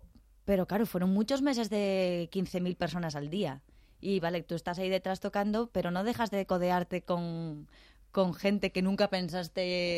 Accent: Spain; moved away as an adult; now in United Kingdom; he echado mucho de menos mi tierra otra vez, y dije yo, bueno, ahora es el momento de volverme a España.

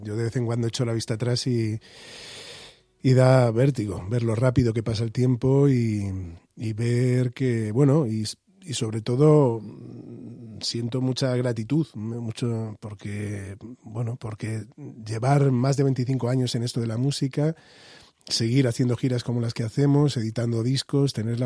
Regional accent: Madrid, Community of Madrid, Spain; yo soy de Madrid, me he criado en Vallecas, y mis primeros afectos, o gran parte de mis afectos están aquí, ¿no?, y gran parte de mi familia.

